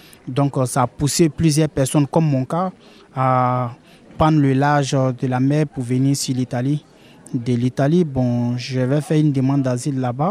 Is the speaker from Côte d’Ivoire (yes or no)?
yes; Côte d’Ivoire; now in Tunisia; Moi, depuis 2017, j'ai quitté la Côte d'Ivoire pour la Tunisie.